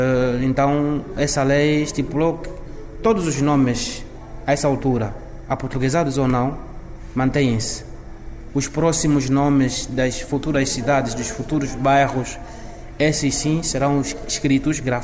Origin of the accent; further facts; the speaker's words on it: Angola; born there; first language Nyaneka; Portuguese is a second language; Eu, pelo menos, como nasci na aldeia mesmo e falo a minha língua, tenho o português como língua segunda, falo o lunhaneca, depois o umbundo também.